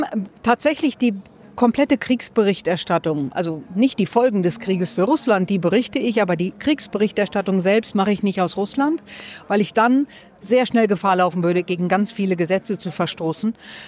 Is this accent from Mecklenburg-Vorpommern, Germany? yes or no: no; Unna, North Rhine-Westphalia, Germany; ich komme aus Unna in Westfalen